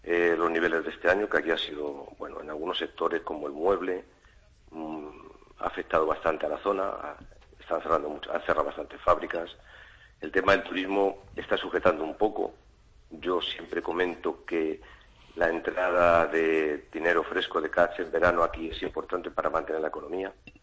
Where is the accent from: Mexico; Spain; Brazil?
Spain; Madrid, Community of Madrid; moved away as an adult; Yo vine aquí el año 90 de Madrid, como bien has dicho